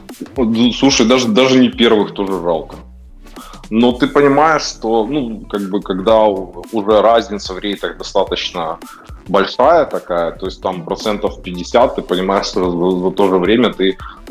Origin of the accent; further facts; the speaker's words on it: Kyiv, Ukraine; Значит, вырос я в Киеве, учился я в разных школах, часто переезжали.